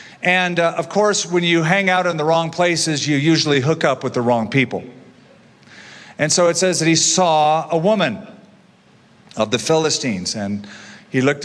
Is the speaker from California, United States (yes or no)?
yes; California, United States; I'm a Californian. So the best you get when you come into a room to a Californian is like, hey, sup?